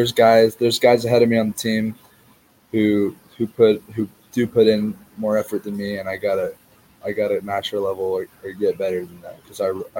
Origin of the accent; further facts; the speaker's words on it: California, United States; And I'm from California, and okay, not that California has anything to do with it, but I'm like from a beach town, and a lot of guys just want to surf